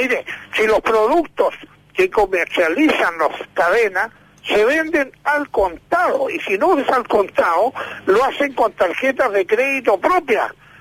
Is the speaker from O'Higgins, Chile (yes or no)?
yes; O'Higgins, Chile; soy de Colchagua, de la región de O'Higgins, conozco el drama también de los agricultores y otros sectores.